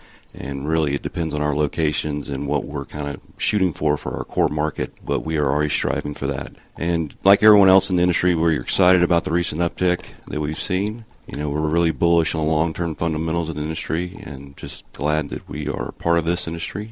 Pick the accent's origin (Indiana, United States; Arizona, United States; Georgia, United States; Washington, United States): Georgia, United States; Atlanta; I was born and raised in Atlanta. I think one of the few remaining people that were raised here and still live here.